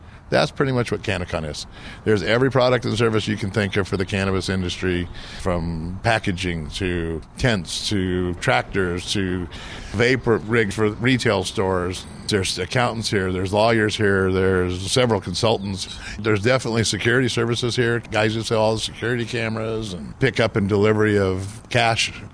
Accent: California, United States; I'm originally from California. Didn't really want to go to LA.

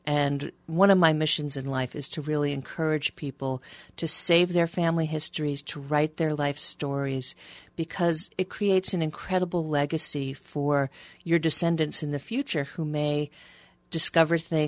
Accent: New York, United States; I grew up in New York.

